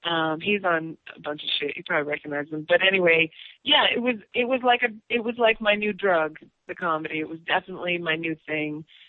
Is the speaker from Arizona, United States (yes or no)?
no; Los Angeles, California, United States; Jam, they brought us all to Los Angeles. And you would think that I would be psyched, right? Like, oh, my hometown, I'm gonna be taping Def Jam.